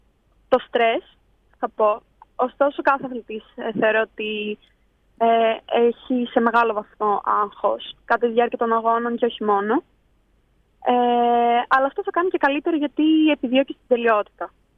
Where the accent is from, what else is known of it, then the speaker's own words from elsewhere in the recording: Katerini, Central Macedonia, Greece; born there; now in Larisa, Greece; δεν είχα την τύχη να έχω σκοπευτήριο ούτε στην Κατερίνη που γεννήθηκα, ούτε και στη Λάρισα τώρα